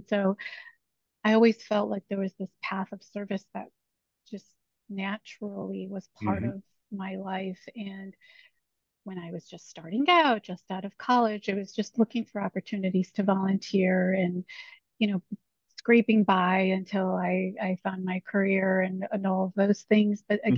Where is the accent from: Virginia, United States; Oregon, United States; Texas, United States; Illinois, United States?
Illinois, United States; Chicago; Well, I am proud Chicagoan, born and raised. I grew up on the far southeast side of the city, which was primarily very industrial.